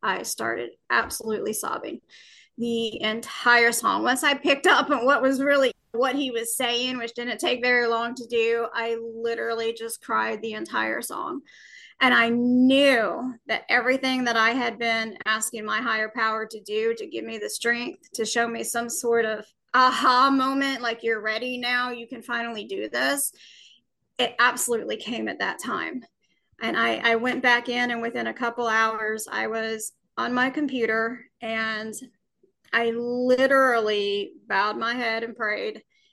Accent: Alabama, United States; Well, I was born and raised in Alabama.

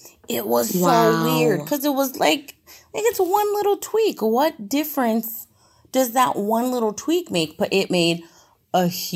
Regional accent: Puerto Rico; I'm Puerto Rican and I'm African American.

